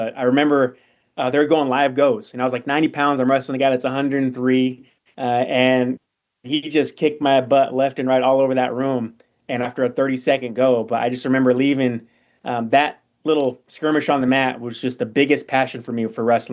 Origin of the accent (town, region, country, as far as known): California, United States; born there